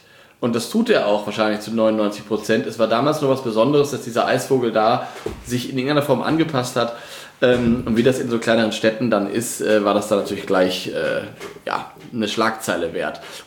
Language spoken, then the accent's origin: German; Lower Saxony, Germany; komme ich ja aus dem Dorf in Niedersachsen, bin aber in Osnabrück zur Schule gegangen. Das ist keine riesengroße Stadt, aber es ist eine Unistadt, 170.000 Einwohner